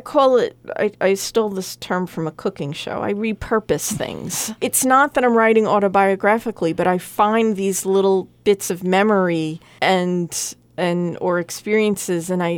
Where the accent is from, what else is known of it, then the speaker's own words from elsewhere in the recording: Long Island, New York, United States; also born or lived in Massachusetts / North Carolina; I grew up in Long Island, and but I went to school in Massachusetts, so I spent about 10 years in southeastern Massachusetts. And then I lived in North Carolina for a while, so East Coast was always more my thing.